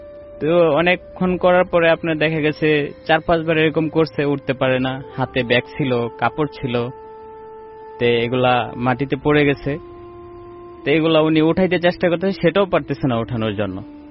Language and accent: Bangla; Phulbaria, Mymensingh Division, Bangladesh; আমি ময়মনসিংহ ফুলবাড়িয়া থেকে আসছি।